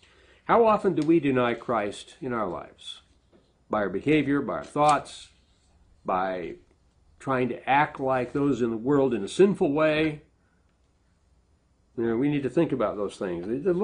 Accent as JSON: {"language": "English", "region": "South Dakota", "country": "United States", "tie": "born or raised there", "said": "Growing up in South Dakota, we built a lot of barbed wire fence"}